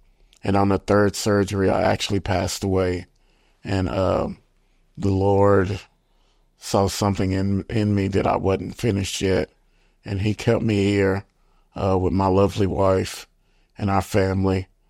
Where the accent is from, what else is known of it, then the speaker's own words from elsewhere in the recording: Denison, Texas, United States; now in Bryan, United States; I've been in Bryan for 22 years. I came from North Texas in Denison.